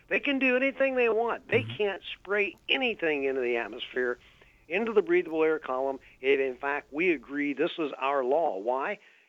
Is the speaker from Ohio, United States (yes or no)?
yes; Dayton, Ohio, United States; I grew up around the Dayton area